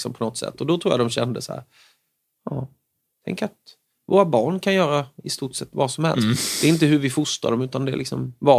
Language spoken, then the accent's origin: Swedish; Småland, Sweden; Som smålänning så äter man det året runt.